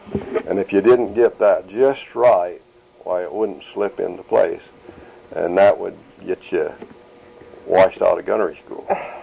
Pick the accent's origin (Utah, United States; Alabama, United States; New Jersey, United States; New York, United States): Utah, United States; Bear River City; and I was from Utah at the time, Bear River City.